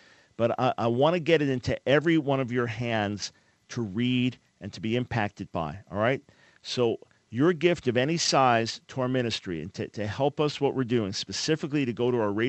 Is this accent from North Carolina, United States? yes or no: no; Long Island, New York, United States; Elmont, not far from where I grew up on Long Island.